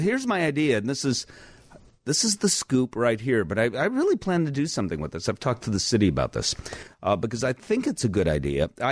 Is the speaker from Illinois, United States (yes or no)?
yes; Chicago, Illinois, United States; The national anthem would be more making me proud as a Chicagoan